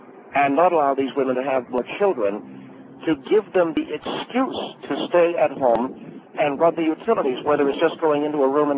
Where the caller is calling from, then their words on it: Atlanta, Georgia, United States; Because I'm calling from Atlanta.